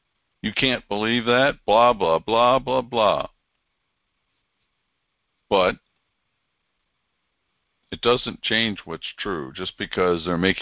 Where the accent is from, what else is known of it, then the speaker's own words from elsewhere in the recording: United States; I grew up in Amish country.